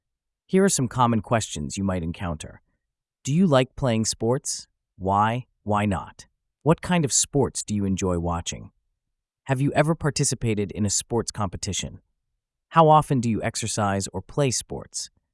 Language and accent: English; Bristol, South West England, United Kingdom; The event took place on a crisp autumn morning in October in my hometown of Bristol.